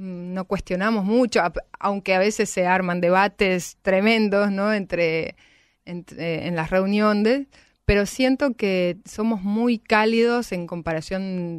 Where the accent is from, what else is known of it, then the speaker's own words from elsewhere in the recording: Misiones, Argentina; accent: Misiones; siempre me perseguía un poco por mi acento misionero, entonces dije, voy a un foniatra, yo tengo una mezcla de alemán misionero